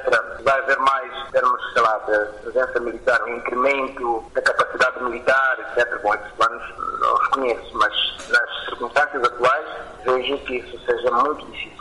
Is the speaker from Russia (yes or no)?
no; Mozambique; Para nós, como moçambicanos